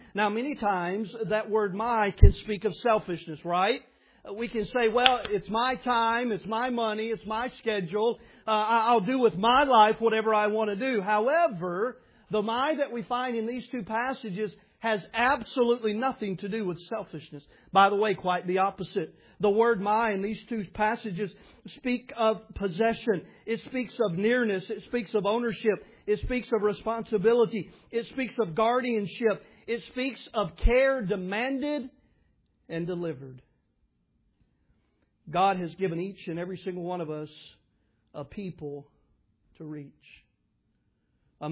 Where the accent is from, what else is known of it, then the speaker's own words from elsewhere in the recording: Tennessee, United States; I didn't grow up in West Tennessee. I grew up in Middle Tennessee. That was home for me.